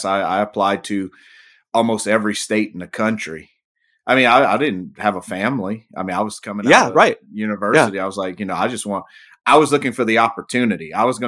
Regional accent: Louisiana, United States; So born and raised in South Louisiana, as my last name would attest to. Went to college in South Louisiana, graduated, you know, with a bachelor's in history.

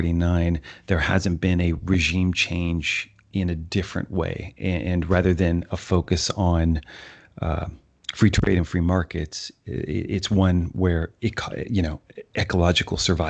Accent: California, United States; I mean, particularly in California. I'm from California with regard to the wildfires.

